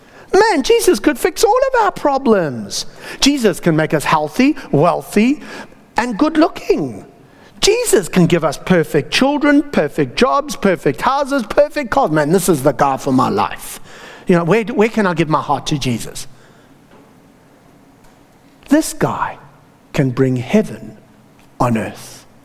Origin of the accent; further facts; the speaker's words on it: South Africa; As a South African, if you just bear with me